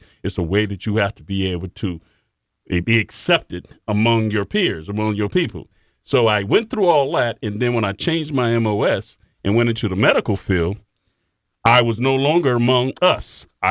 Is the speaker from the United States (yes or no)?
yes; Miami, Florida, United States; Growing up in Miami, I was a introvert.